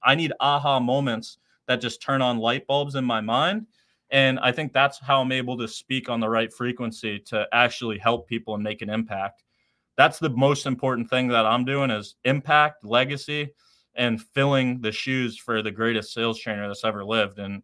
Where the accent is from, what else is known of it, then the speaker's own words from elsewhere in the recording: Boston, Massachusetts, United States; I'm this kid from Boston, Massachusetts.